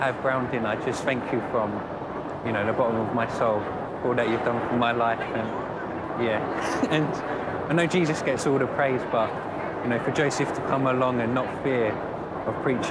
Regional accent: East of England, United Kingdom; I'm from Hertfordshire

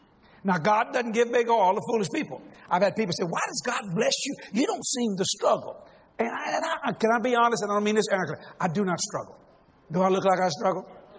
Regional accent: Louisiana, United States; I'm a Cajun.

